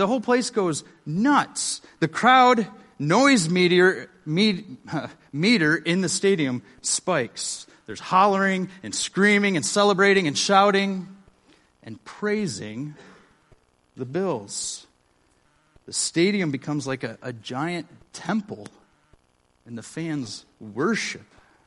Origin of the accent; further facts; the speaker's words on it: Buffalo, New York, United States; But I grew up near Buffalo. I lived in Buffalo for many years.